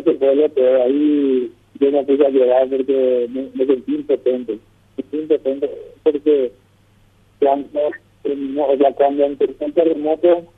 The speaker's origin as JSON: {"language": "Spanish", "country": "Paraguay", "said": "nosotros como paraguayos no estamos acostumbrados a estas cosas. Porque nosotros en Paraguay nunca hemos vivido una situación así."}